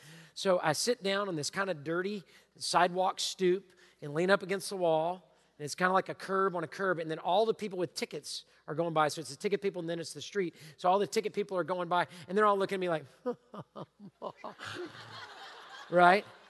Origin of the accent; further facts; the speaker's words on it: Texas, United States; No, sir, I'm from Texas.